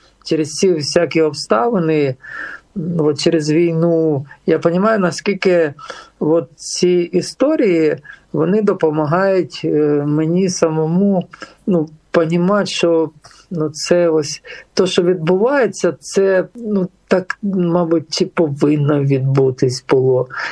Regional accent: Donetsk, Donetsk Oblast, Ukraine; де узнали, що ми з Донецька, переселенці

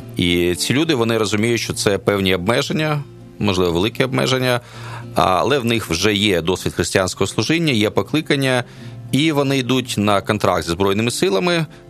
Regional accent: Mykolaiv, Mykolaiv Oblast, Ukraine; born there; Я народився в місті Миколаїв на півдні України.

